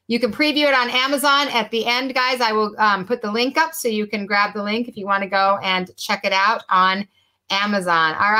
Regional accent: Utah, United States; When I was raised in Utah, I remember when the sun would go away.

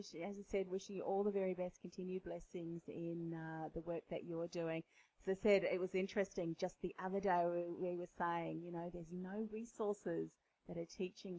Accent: Australia; But here, you know, being Australian, well, you know, come on, mate, pick yourself up.

